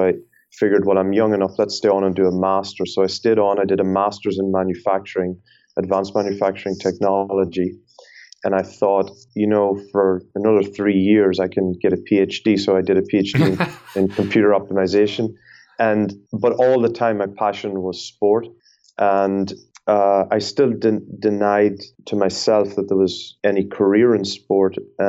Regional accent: Ireland; If I haven't given away by now, I'm Irish.

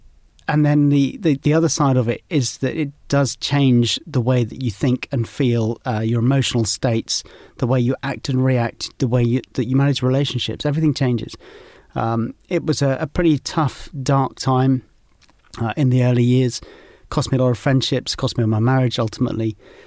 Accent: South West England, United Kingdom; As a young boy, I grew up in South Devon, so I had the moors and the rivers and the lakes and the streams and the coast.

